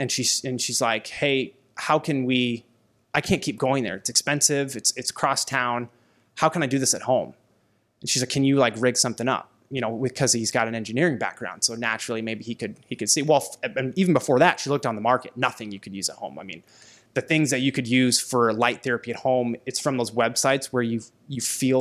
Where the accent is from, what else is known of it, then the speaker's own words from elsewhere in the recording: Ankeny, Iowa, United States; I grew up in Iowa. I grew up in Ankeny, Iowa.